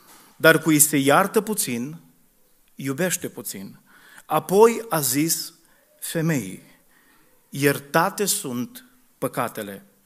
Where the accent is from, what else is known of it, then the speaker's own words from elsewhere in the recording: Brădet, Bihor County, Romania; eu sunt născut într-un sat între cam cele două sate, așa, Ferice și Valea de Jos, eu sunt din Brădet. Sunt dintr-o generație mai tânără, și sunt într-un fel un bihorean atipic